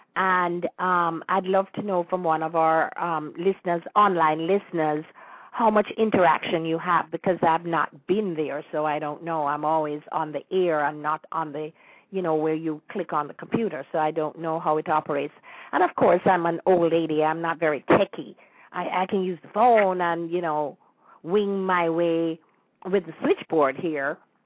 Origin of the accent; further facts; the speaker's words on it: Jamaica; now in United States; I was born and raised in Jamaica.